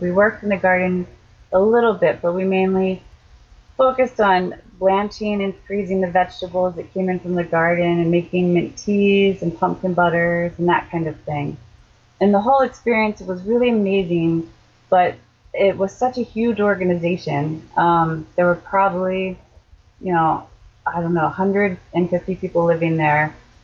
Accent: Waynesboro, Pennsylvania, United States; I grew up in Waynesboro, Pennsylvania, which is a small town right on the Maryland border.

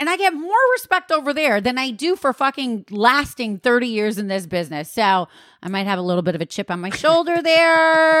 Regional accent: Wisconsin, United States; I'm from Wisconsin. I'm a total cheesehead.

